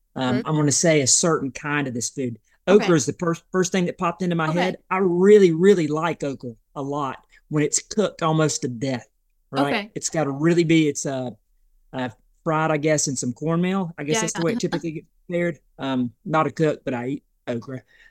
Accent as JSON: {"language": "English", "region": "North Carolina", "country": "United States", "tie": "born or raised there", "also_born_or_lived": "Sylva, North Carolina", "said": "So I'm from where I'm living now in Western North Carolina, in this area. I was born in Silva, North Carolina, if you're familiar with Silva. But I grew up in an adjacent county to where I'm at right now."}